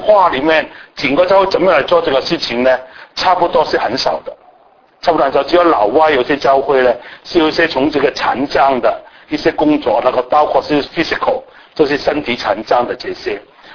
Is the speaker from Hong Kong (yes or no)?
yes; Hong Kong; accent: Hong Kong; first language yue; Chinese is a second language; 我是香港人，香港出生，香港长大，讲的国语都是香港口音，所以本来是粤语的，